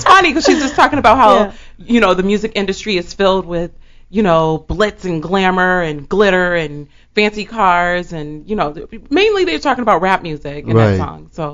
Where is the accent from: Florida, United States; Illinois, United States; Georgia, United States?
Illinois, United States; Chicago; I'm from Chicago.